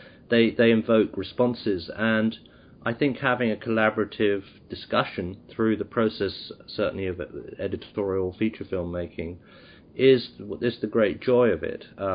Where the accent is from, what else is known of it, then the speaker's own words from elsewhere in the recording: United Kingdom; So we here as British filmmakers, I think, would have been very, very, would have suffered greatly without his involvement